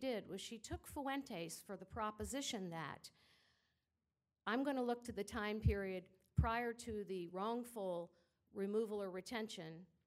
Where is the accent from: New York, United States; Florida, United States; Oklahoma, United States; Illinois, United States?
Florida, United States; Sarasota; I'm an attorney from Sarasota, Florida.